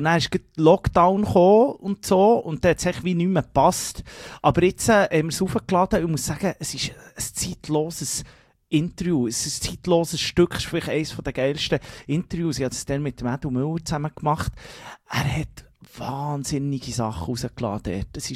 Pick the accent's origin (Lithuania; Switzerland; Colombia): Colombia; weil von dort, wo ich herkomme, in Kolumbien macht man das so.